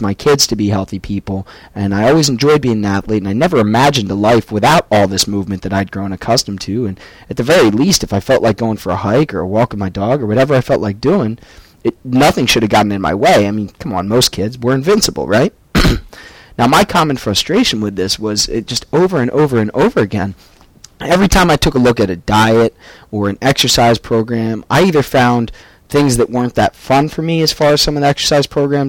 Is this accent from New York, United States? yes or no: no; Pennsylvania, United States; also born or lived in Michigan; growing up as a child, and for the most part, I was a really happy kid, up until the point where I moved from Michigan to Pennsylvania, and that was about the age 6 and a half